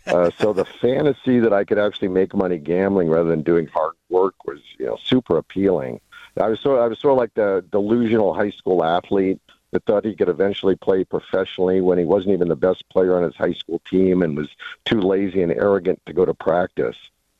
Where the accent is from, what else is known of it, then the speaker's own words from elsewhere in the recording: California, United States; I'm from San Francisco Bay Area originally, and we'd drive like 3 hours to Lake Tahoe in the winter to ski.